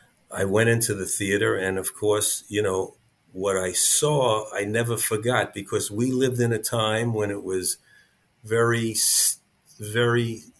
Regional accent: Brooklyn, New York, United States; No, that music wasn't in the home. Adults in those days, in the 50s, they had their own.

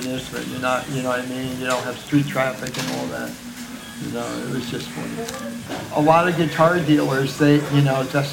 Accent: Kearny, New Jersey, United States; A guy around the corner from where I grew up in Kearney, New Jersey.

